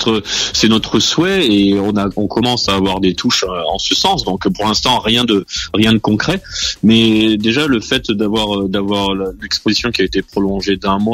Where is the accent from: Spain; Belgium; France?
France; ce manga il est fait à Monaco et au Japon et que je suis français